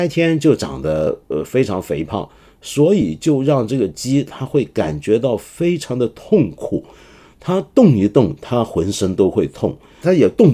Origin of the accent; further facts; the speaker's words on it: Hong Kong; also born or lived in Mainland China; now in Shanghai, China; 对，我是香港人，虽然我不是在香港出生，父亲把2岁多的我从内地带到香港，而现在我却把父母带回内地生活